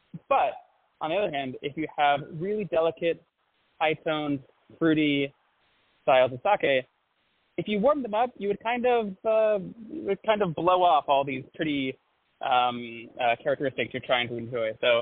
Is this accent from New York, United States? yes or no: no; New Jersey, United States; So I grew up in New Jersey, and my dad actually worked in the wine industry.